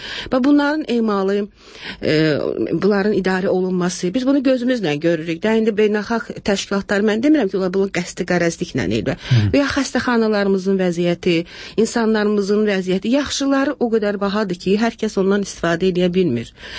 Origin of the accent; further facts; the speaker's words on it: Baku, Azerbaijan; Mən Bakıda doğulmuşam, Bakıda böyümüşəm.